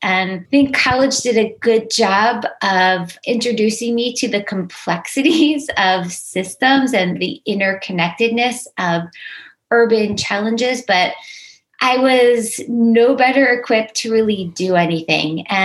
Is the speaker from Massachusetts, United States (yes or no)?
no; Baltimore, Maryland, United States; So this actually goes back to my childhood, and I grew up in Baltimore, Maryland